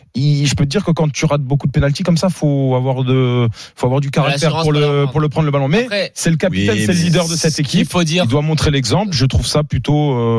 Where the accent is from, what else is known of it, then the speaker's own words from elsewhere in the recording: Lille, Hauts-de-France, France; Moi, je suis un Lillois.